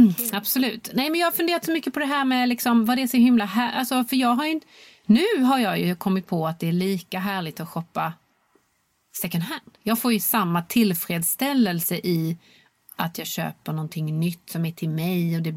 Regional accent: Ängelholm, Skåne, Sweden; där jag är uppvuxen i Skåne, i Ängelholmstrakten.

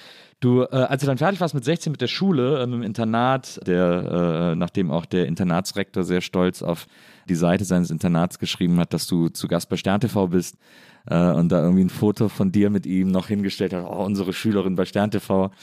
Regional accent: North Rhine-Westphalia, Germany; also ich komme aus der Nähe von Köln

